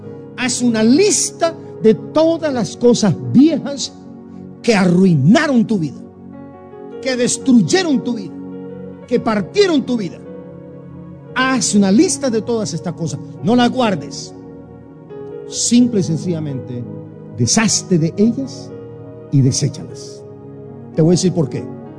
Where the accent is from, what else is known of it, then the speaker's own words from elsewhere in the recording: Guatemala; No, le dije, pero soy guatemalteco. Y mi corazón es chamo, magallanero.